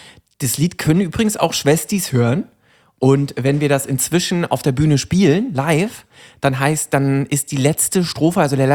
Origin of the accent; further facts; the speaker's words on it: Brandenburg, Germany; ich komme ja aus der Nähe von Berlin, also so fast Brandenburg